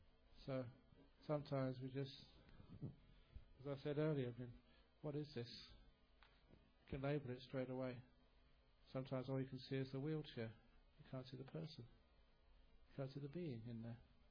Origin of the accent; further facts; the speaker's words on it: England, United Kingdom; it took a while to as an English person and in the 60s, to accept being hugged by another man.